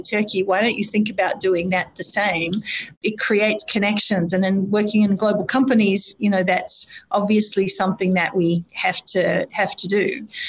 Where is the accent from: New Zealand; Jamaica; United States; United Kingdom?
New Zealand; also born or lived in Australia; coming from Australia, actually I'm from New Zealand originally, but you know, coming from Australia